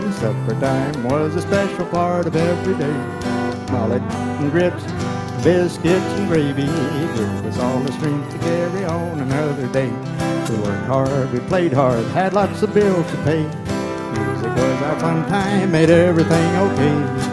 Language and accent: English; Cortez, Florida, United States; We're from Cortez, a little fishing village down in Manatee County.